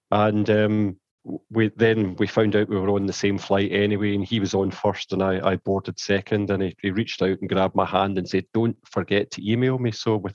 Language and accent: English; Glasgow, Scotland, United Kingdom; So when they played my hometown in Glasgow, I just didn't get the chance to meet him, of course.